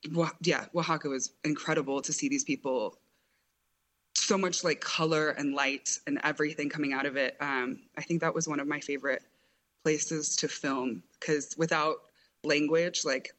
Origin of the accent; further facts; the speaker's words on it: Black Mesa, Arizona, United States; Growing up in Black Mesa, we would constantly have to be careful of, what day the mine was going or what things